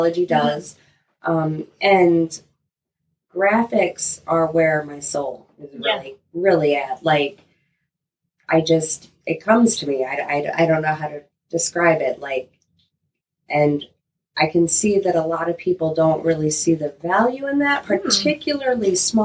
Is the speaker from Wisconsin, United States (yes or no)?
no; Michigan, United States; I grew up for the most part in Southwest Michigan. I did a little bit of time up by Detroit